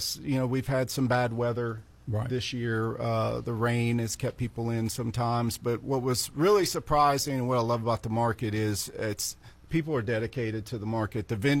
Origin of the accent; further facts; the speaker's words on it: Leesville, Louisiana, United States; I'm from Leesville, Louisiana.